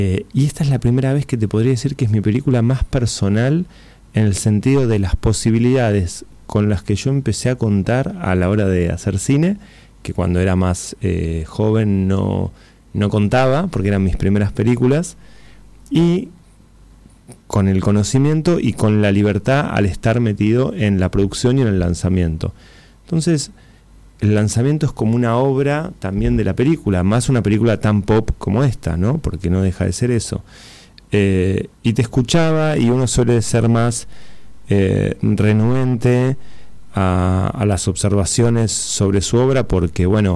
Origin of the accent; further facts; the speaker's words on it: Argentina; porque soy argentino y orgulloso y feliz de tener una historia tan grande